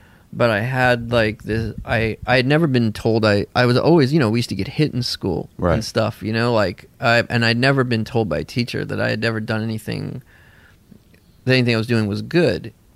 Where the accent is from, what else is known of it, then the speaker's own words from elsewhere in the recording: Bolinas, California, United States; born there; I was born in Bolinas, like in a kind of communal thing there, too.